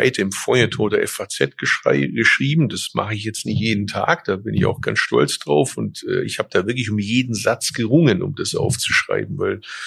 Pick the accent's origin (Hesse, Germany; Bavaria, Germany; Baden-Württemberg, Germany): Baden-Württemberg, Germany; Bad Urach; mein deutscher Wortschatz ist einfach deutlich besser wie mein türkischer Wortschatz. Ich bin ja in Deutschland geboren, aufgewachsen. Ich hatte zwar nachmittags türkische Schule, das war der sogenannte Konsulatsunterricht in meiner Heimatstadt Bad Urach